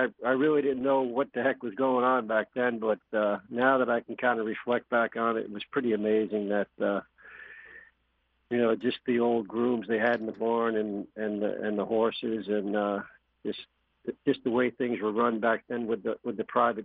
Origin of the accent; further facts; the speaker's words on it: Port Washington, New York, United States; so I grew up in Port Washington on the Guggenheim estate when I was a little kid